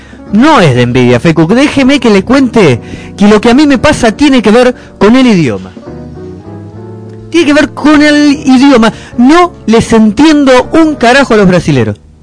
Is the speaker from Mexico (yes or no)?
no; Argentina; le ganamos porque somos argentinos, somos exitistas, tenemos que ganar.